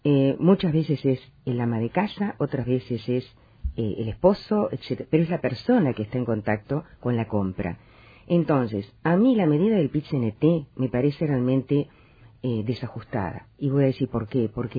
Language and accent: Spanish; Montevideo, Uruguay; todos saben que yo soy del Cerro y tengo una hermana que vive allí